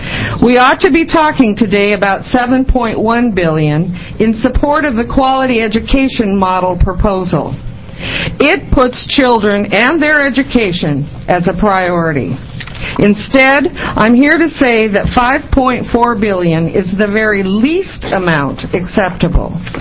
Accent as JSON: {"language": "English", "town": "Roseburg", "region": "Oregon", "country": "United States", "tie": "born or raised there", "said": "I grew up in Roseburg, Oregon, and I understand about natural resources."}